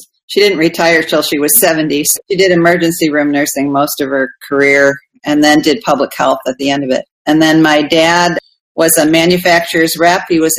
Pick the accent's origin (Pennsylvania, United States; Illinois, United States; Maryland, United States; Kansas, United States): Illinois, United States; Naperville; I grew up in Naperville, Illinois, which is now it's a kind of upscale suburb of Chicago. But back then, it was still kind of a farm town that was becoming a suburb.